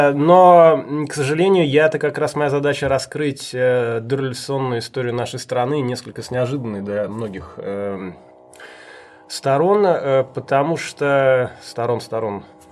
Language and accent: Russian; Saint Petersburg, Russia; also born or lived in Moscow; я родился и вырос в Ленинграде, Петербурге, а в Москве какое-то время жил.